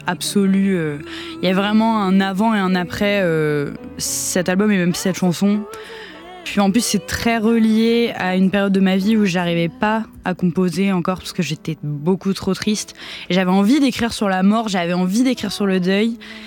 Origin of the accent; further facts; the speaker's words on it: Marseille, Provence-Alpes-Côte d'Azur, France; La mer de chez moi, c'est vrai que je suis marseillaise, je suis née à Marseille.